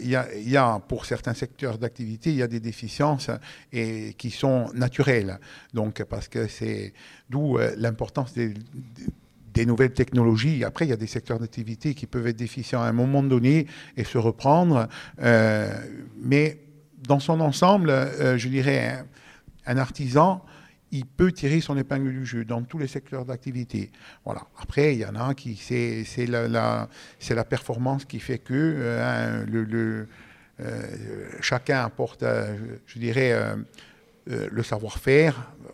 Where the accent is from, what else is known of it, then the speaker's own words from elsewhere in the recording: Corsica, France; parce qu'on est des Iliens et on sait la difficulté qui est la nôtre au quotidien.